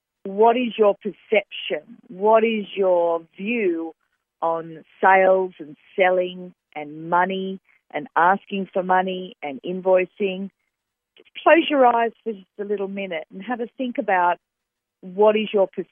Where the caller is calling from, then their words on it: Sydney, New South Wales, Australia; I'm calling in from Sydney, Australia.